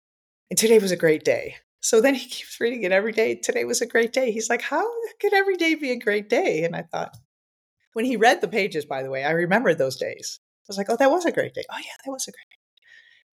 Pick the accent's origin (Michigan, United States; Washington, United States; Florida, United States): Michigan, United States; moved away as an adult; we're both from Michigan.